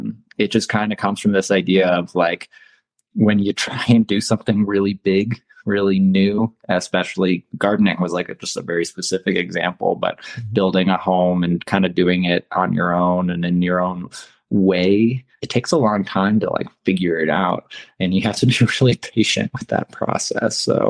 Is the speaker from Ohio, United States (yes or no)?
yes; Ohio, United States; I grew up in Ohio, but I say that with that didn't help me get exposed to folk music.